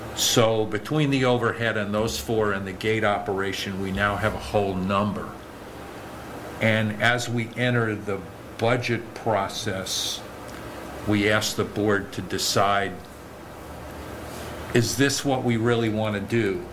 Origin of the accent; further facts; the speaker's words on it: New York City, New York, United States; moved away; I come from New York City, and my version of whether I am secure in my environment is probably different than some of the people that live here.